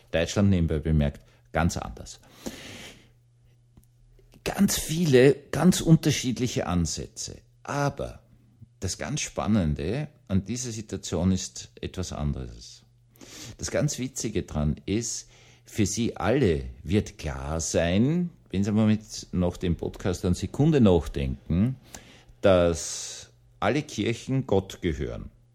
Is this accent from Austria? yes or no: yes; Austria; Ich bin in Österreich aufgewachsen.